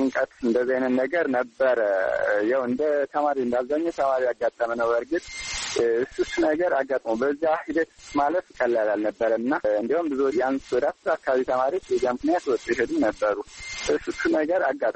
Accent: Sekela, Amhara, Ethiopia; ምዕራብ ጎጃም ዞን ሰከላ ወረዳ ነው የተወለድኩት፣ ገጠራማ ክፍል ነው።

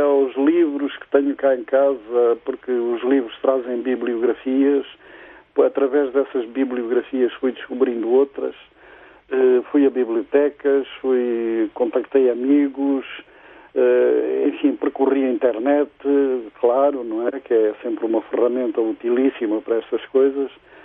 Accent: Angola; born there

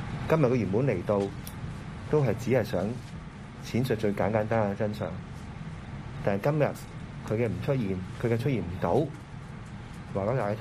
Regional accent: Hong Kong; 這個就是香港今天的當下，這個當下請讓全世界都知道，那我們香港人守下去才有意思咯

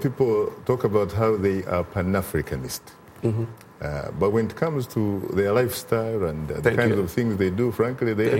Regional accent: Kabale, Western Region, Uganda; I am a Michiga from Kabale, southwestern Uganda.

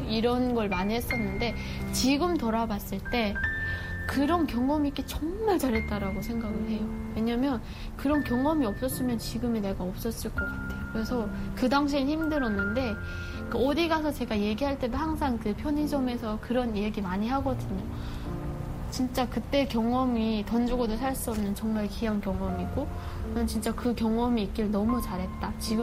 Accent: North Korea; now in South Korea; 제가 북한에서 오다 보니까

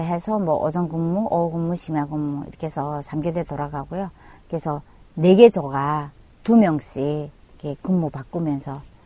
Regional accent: Hamhung, South Hamgyong, North Korea; now in South Korea; 고향은 북한이고요. 함흥냉면 하면 많은 사람들이 알고 있고 또 저희 고향은 함경남도 함흥에서 제가 그 탈북을 해서 대한민국에 입국해서 지금은 그래도 나름대로 제가 그 대한민국에 잘 정착해서 결혼까지 하고

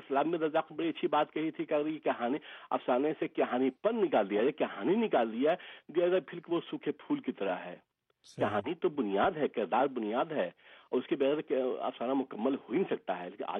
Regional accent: Bihar, India; میرا تعلق بہار سے ہے, اور بہار میں اردو دوسری سرکاری زبان ہے

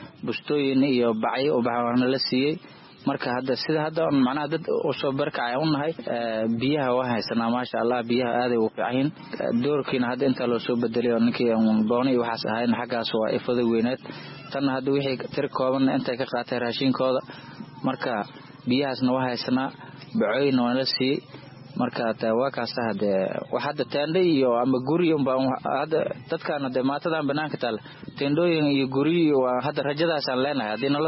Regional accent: Sako, Jubaland, Somalia; now in Mogadishu, Somalia; Waxaan ku soo barbaaray Sako. Ugu dambeynta waxaan joogaa hadda Muqdisho.

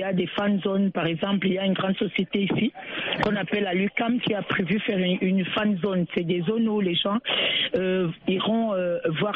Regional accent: Littoral, Cameroon; Je suis dans une petite ville où je suis née, à Aidé, hein, exactement. C'est une ville du côté du littoral. Ça veut dire quand on parle du littoral, c'est vers Douala.

